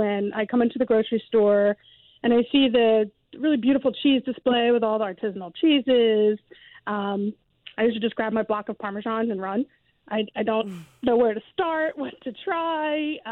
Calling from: Mullica Hill, New Jersey, United States; I'm calling from Mullica Hill, New Jersey, outside of Philadelphia.

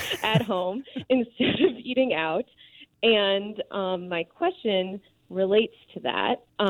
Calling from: Concord, New Hampshire, United States; I'm calling from Concord, New Hampshire.

